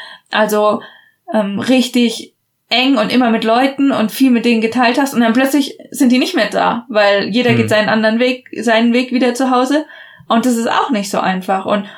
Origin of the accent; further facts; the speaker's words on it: Darmstadt, Hesse, Germany; also born or lived in Switzerland; Also ich bin in der Schweiz geboren und habe hier meine ersten Jahre gewohnt und habe dann aber meine Schulzeit fast vollständig in Darmstadt gemacht.